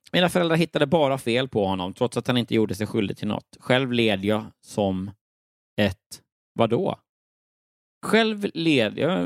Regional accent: Lund, Skåne, Sweden; om jag duschade och så hemma i Lund.

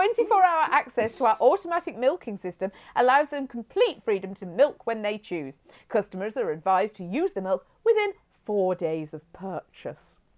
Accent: Hinckley, East Midlands, United Kingdom; Just want to say, I grew up in Hinckley. That's where I was taken home to, from the hospital back to Hinckley.

